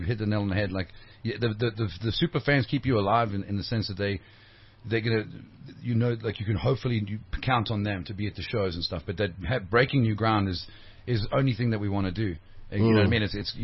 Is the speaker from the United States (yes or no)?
no; Scotland, United Kingdom; born there; I'm a Scottish guy. I was born in Scotland.